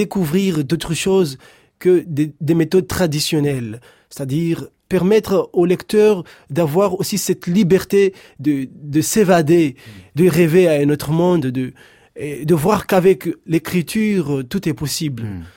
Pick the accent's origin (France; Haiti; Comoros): Comoros; first language Comorian; French is a second language; jamais je ne l'aurais eu si j'avais choisi ma langue natale, la langue comorienne.